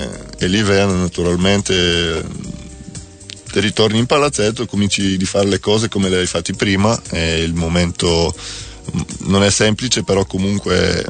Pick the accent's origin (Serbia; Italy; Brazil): Serbia; No, adesso come serbo